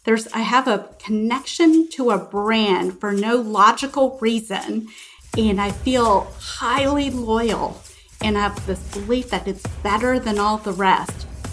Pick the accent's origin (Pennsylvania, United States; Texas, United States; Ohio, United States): Texas, United States; Houston; Well, I grew up in Houston and my parents only got gas at that one Shell gas station.